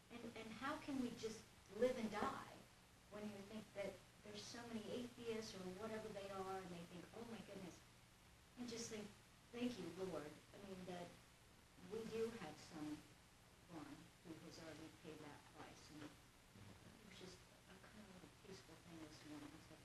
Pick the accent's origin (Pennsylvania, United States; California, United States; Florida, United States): California, United States; at least I grew up in California and then I didn't have guidance from my parents